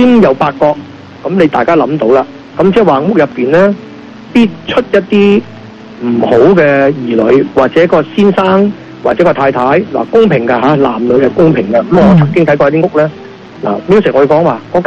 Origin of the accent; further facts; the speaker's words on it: Guangdong, China; 咁我哋广东人咧就形容啲咁窄嘅叫咩咧？